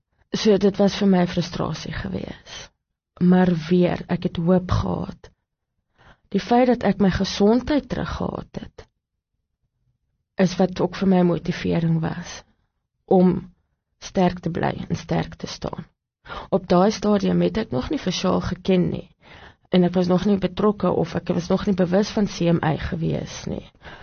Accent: Gauteng, South Africa; Ek kom uit Gauteng uit.

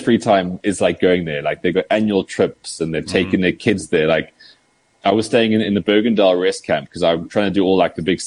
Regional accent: South Africa; It's probably like the last really incredible special thing about being South African.

